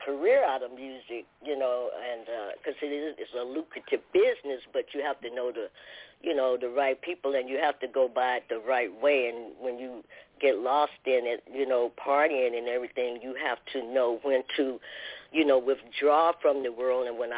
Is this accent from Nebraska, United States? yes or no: no; Arkansas, United States; moved away; I left my hometown to change my life, because at an early age I had a baby and I was just getting, you know, out there, because I wanted something in life, but it wasn't any opportunity. The opportunity wasn't there for me in Arkansas